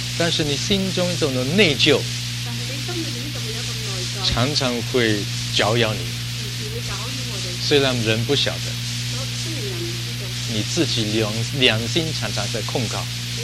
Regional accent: China; 我们中国人这个过年对联常常写说平安两字怎么样，值千金，对不对？

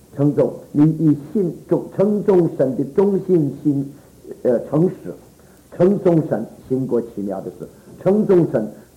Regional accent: China; 这个他们美国人叫我们中国人讲为 Sing Song English， 因为我们读英文好像读中文一样。

